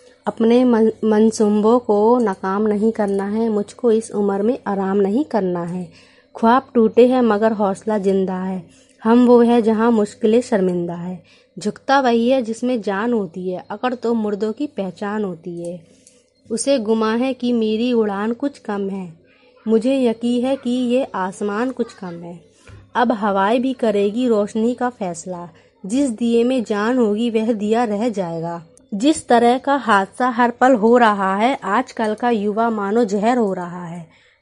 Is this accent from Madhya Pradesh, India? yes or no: yes; Shivpuri, Madhya Pradesh, India; मैं एमपी शिवपुरी से हूँ